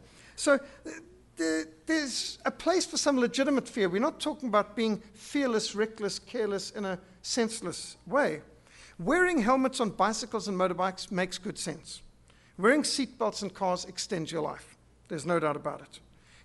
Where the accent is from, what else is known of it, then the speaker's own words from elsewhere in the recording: Zimbabwe; I was brought up in Rhodesia where we still had the old type education.